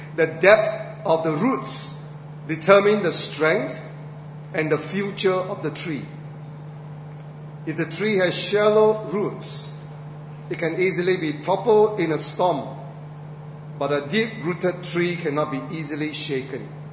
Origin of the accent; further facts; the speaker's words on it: Singapore; I'm a Singaporean, you know. I complain.